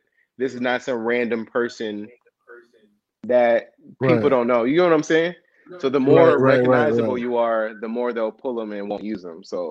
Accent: Youngstown, Ohio, United States; I grew up in Youngstown with, as you said, not many opportunities. Went to Rand in the Youngstown City School District

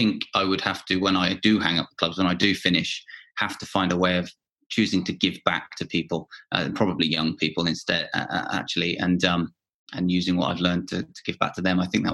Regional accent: United Kingdom; as a Brit

